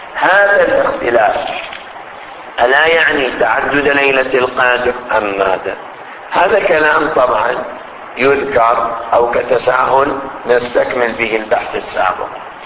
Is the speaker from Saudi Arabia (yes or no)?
yes; Qatif, Eastern Province, Saudi Arabia; يعني مثلا في بلدنا القطيف المحروسة